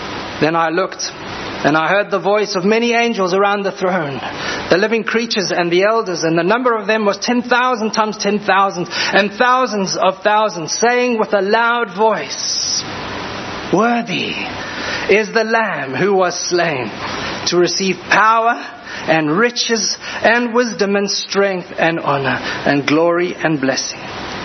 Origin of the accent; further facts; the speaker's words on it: South Africa; everywhere I go as a South African, I get asked the question